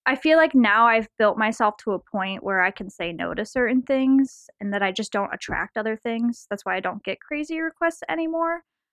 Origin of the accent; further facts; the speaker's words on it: New York, United States; I'm from New York.